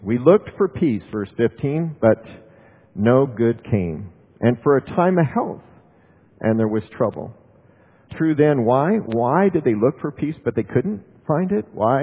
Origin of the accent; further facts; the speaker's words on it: United States; I have never known, as an American growing up, born in 1954, I have never known going into a grocery store and not seeing all the shelves full.